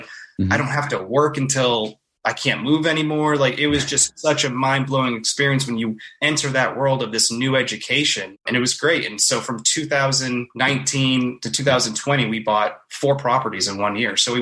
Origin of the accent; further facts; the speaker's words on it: Boston, Massachusetts, United States; also born or lived in Los Angeles; now in Knoxville, United States; Yeah, so I'm originally from Boston. I've been working in TV now for 15, 20 years. I moved out to California in 2011.